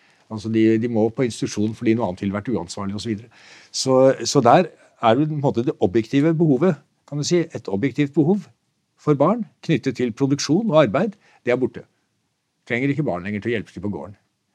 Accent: Nøtterøy, Vestfold, Norway; Så min far var fra Tromsø, og jeg vokste selv opp på Nøtterøy, så for meg er det kysten som er Norge

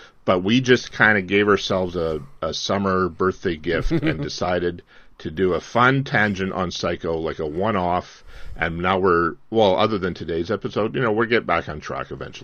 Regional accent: Canada; And just by the nature of being a Canadian

